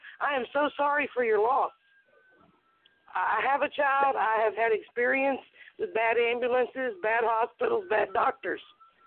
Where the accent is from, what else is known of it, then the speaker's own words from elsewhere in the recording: the South, United States; You know, I came from the South, and at one point I didn't have a college understanding of words.